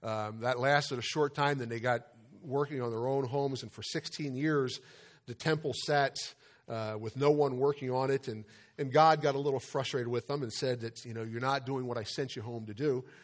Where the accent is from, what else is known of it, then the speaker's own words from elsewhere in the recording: Delaware, United States; my home state, Delaware, Miss America crown went to Miss Delaware.